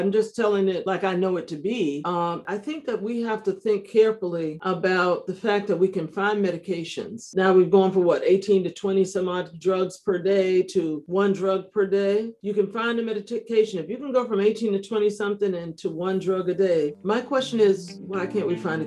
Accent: New York, United States; I'm a New Yorker originally.

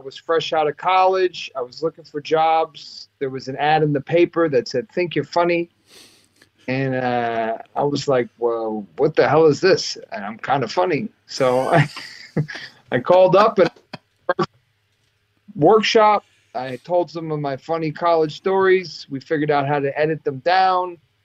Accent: New York, United States; Well, I am originally a New Yorker. I was born in Mount Sinai Hospital in New York City. And I grew up in the northern suburbs of Westchester County. So I'm a suburban boy of New York.

